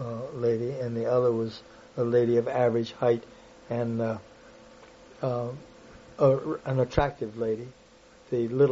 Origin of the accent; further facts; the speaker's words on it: Virginia, United States; the University of Virginia in Charlottesville, which is, of course, my home state.